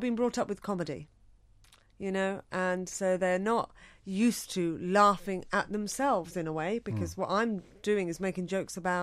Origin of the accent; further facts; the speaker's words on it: United Kingdom; I'm British and I'm Asian, and that's not normal in America.